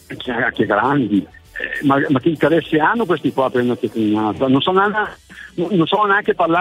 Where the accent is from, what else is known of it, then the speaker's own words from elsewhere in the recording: Zurich, Switzerland; born there; I miei genitori quando erano giovani sono emigrati in Svizzera. Io sono nato a Zurigo, sono riuscito a mantenere la doppia cittadinanza